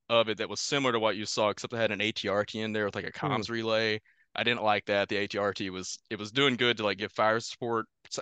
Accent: Kentucky, United States; I'm originally from Kentucky. That's where I started playing Legion there, and I went to the University of Louisville, did a music degree there, and I came up here to New York and went to Eastman.

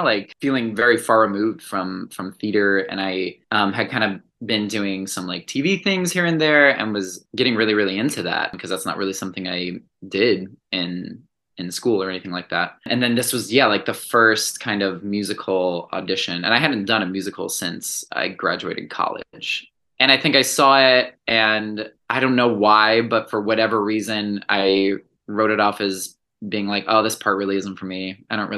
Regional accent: Delaware, United States; I'm from Delaware, which yes, also Anna who's LA who's on your show. We went to high school.

